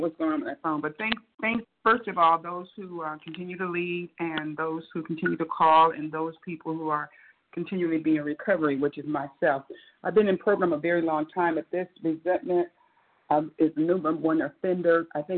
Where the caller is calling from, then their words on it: Atlanta, Georgia, United States; I'm calling … from Atlanta.